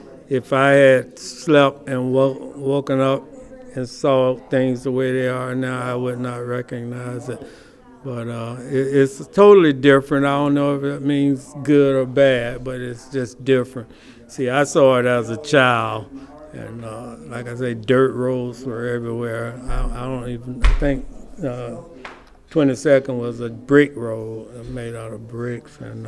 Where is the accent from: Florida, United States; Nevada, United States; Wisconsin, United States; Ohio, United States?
Florida, United States; St. Petersburg; I was born and raised right here in St. Petersburg.